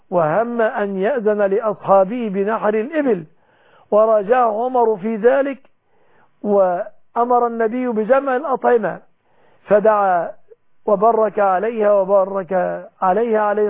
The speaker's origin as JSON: {"language": "Arabic", "country": "Egypt", "said": "بلادنا مصر"}